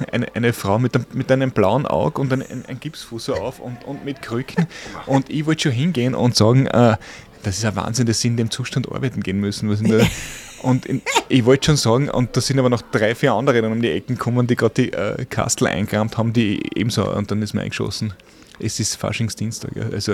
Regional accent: Carinthia, Austria; also born or lived in Vienna; Ich bin in Kärnten aufgewachsen und wir haben in St. Andrea eine großartige Faschingsgilde

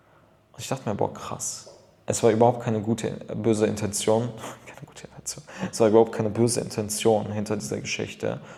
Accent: Düsseldorf, North Rhine-Westphalia, Germany; ich komme aus Düsseldorf

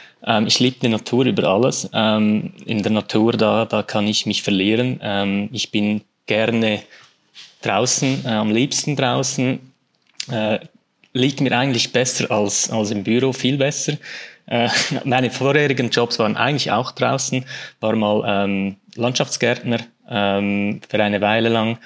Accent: Aargau, Switzerland; Ich bin aufgewachsen in der Schweiz, geboren in der Schweiz, im Kanton Aargau. Eher ein unauffälliger Kanton in der Schweiz.

